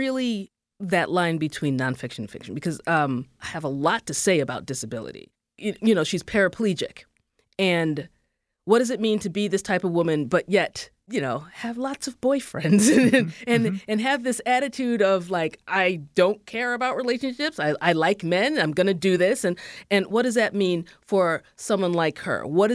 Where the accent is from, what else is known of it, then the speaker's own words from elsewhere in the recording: Nigeria; I'm Nigerian. You know, that's one of the epitomes of story.